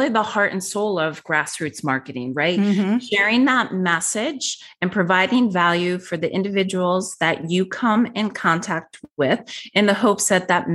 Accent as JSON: {"language": "English", "region": "New York", "country": "United States", "lives_now": "Florida, United States", "said": "Now, again, I was from New York, living in Florida, and now I had a large contingency of clients in the LA area."}